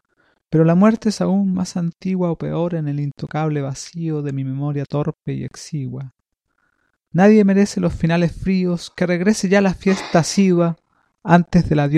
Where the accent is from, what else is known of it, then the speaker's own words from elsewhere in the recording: Valparaíso, Chile; Valparaíso es mi ciudad natal. Siempre estoy buscando algún tipo de comunicación con mis coterráneos para poder, bueno, reverdecer mis recuerdos de adolescencia y de infancia que los pasé acá, ¿no?